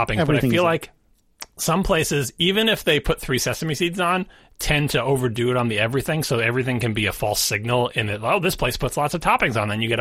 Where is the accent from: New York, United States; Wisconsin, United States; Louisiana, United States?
New York, United States; I'm offended as a New Yorker, as a Long Islander, that you would have the audacity to sell 12 bagels.